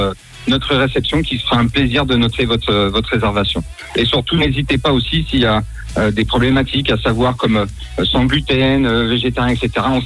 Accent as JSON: {"language": "French", "country": "France", "lives_now": "Switzerland", "said": "Nous sommes français"}